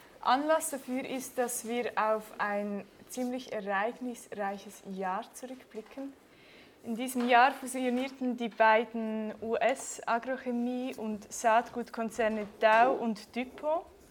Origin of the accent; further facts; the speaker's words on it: Basel, Basel-Stadt, Switzerland; ich bin auch aus Basel und als freie Journalistin tätig